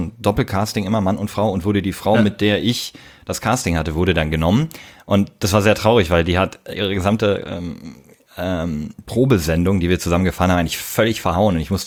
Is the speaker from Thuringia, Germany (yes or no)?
no; North Rhine-Westphalia, Germany; Ich bin im Münsterland aufgewachsen